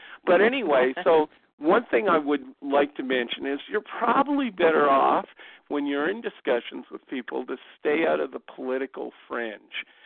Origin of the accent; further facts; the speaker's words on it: Canada; And being a Canadian, I choose not to try to publicly get into the fray